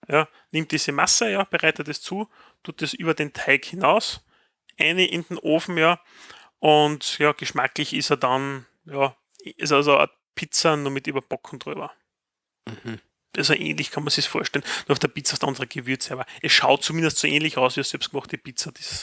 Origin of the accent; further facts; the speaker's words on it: Austria; accent: Austrian; Ich spreche Österreichisch und nicht Deutsch